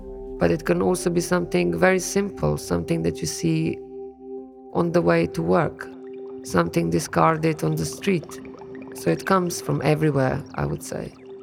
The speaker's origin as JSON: {"language": "English", "country": "Slovenia", "lives_now": "London, United Kingdom", "said": "I'm a designer from Slovenia"}